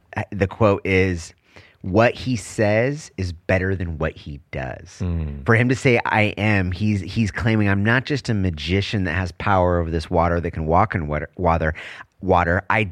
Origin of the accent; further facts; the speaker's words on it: Mexico; accent: Mexican; Way to make fun of my Mexican accent.